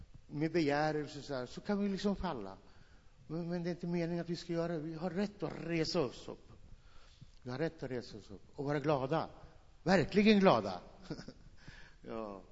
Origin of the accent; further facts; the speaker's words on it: Finland; Swedish is a second language; also born or lived in Norway; now in Sweden; För jag är inte svensk medborgare. Jag är finsk medborgare. Jag har bott i Norge.